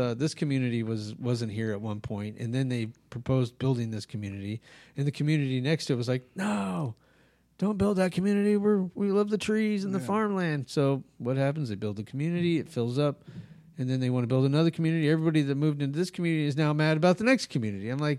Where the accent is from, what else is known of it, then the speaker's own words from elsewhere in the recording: Rehoboth Beach, Delaware, United States; because growing up in Rehoboth, you're like, you get one trip, my one trip to Home Depot and back, and then I'm not driving anymore, right?